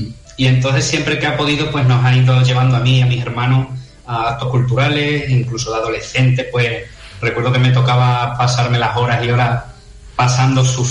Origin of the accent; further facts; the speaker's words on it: Almendralejo, Extremadura, Spain; Aquí en mi zona, yo soy de Almendralejo